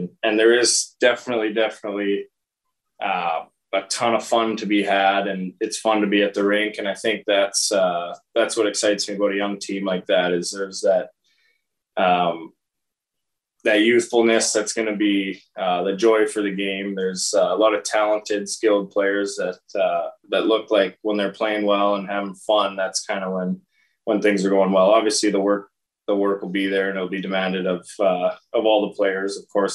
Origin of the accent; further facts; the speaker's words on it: Edmonton, Alberta, Canada; I'm from Edmonton around there.